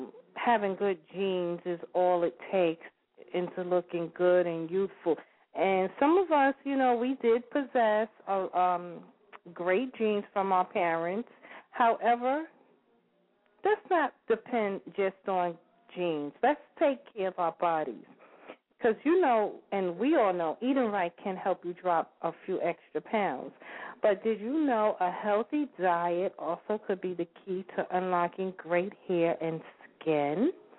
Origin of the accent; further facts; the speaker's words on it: New York, United States; Had to throw that … up in there because, you know, I am from New York.